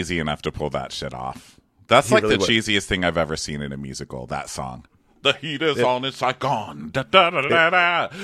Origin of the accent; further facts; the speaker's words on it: India; I'm Indian. Don't know if anybody's heard.